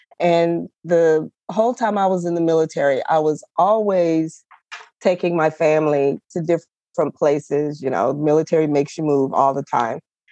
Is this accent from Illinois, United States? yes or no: no; Texas, United States; I'm from Texas, never been to Big Bend.